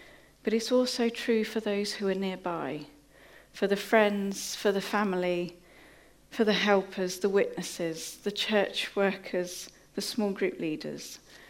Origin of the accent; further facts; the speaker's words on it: England, United Kingdom; We're from the Midlands, so London's like a treat for us.